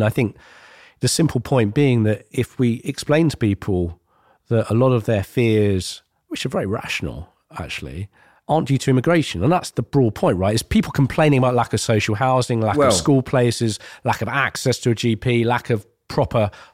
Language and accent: English; Barking, London, United Kingdom; But Darren, I grew up in Barking, so I was schooled in Ilford.